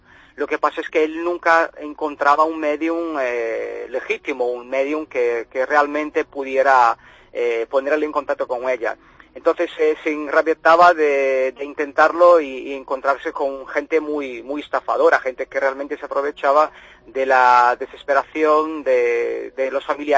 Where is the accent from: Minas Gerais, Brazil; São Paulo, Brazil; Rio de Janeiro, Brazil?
Rio de Janeiro, Brazil; accent: carioca and Galician; moved away as an adult; now in Spain; yo soy nacido en Brasil, soy de Río de Janeiro, pero mis padres son gallegos. Son inmigrantes gallegos que se fueron a América. Yo nací allí, viví 30 años y hemos vuelto hace 12. Entonces sí que mi acento tiene ahí algo de carioca y algo de gallego